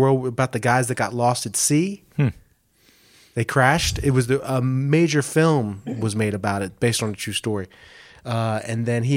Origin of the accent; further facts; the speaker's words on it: New Jersey, United States; Yeah, I'm from South Jersey, you know?